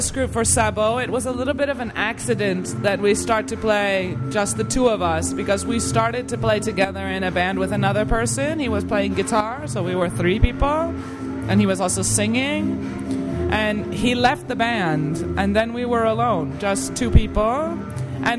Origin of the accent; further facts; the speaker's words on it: Washington, District of Columbia, United States; born there; now in Czech Republic; I was born in Washington, D.C., in the United States.